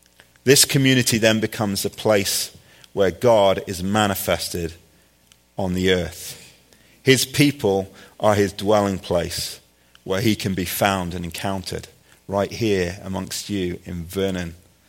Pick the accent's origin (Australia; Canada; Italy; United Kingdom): United Kingdom; England; I grew up in England, and I went to a little tiny church called Cope Baptist Church.